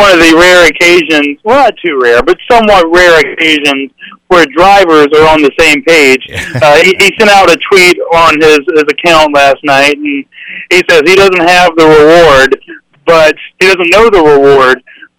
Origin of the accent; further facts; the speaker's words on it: Mobile, Alabama, United States; I've never been to Mid-Ohio. I'm not from the Midwest. I'm from Mobile.